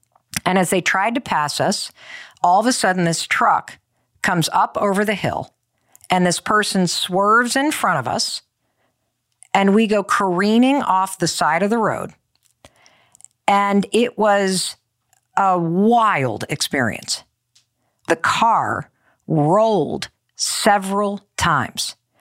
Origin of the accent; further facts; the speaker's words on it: Michigan, United States; So when I was growing up in Western Michigan, we would often drive up to the Petoskey area of Michigan to ski at Boyne Highlands or Boyne Mountain.